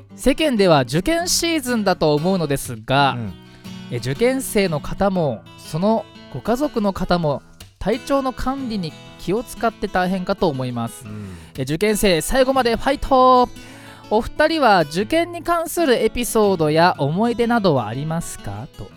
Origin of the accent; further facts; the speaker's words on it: Fujisawa, Kanagawa, Japan; 藤沢出身の俳優タレントとして活動する私